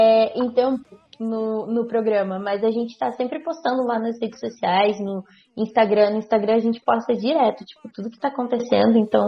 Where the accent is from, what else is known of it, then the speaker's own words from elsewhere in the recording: São Bento, Brazil; Eu sou lá de São Bento, aí a gente fala meio assim, tá ligado?